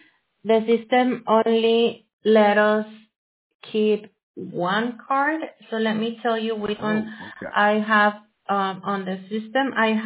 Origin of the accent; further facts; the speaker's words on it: Mexico; From Mexico.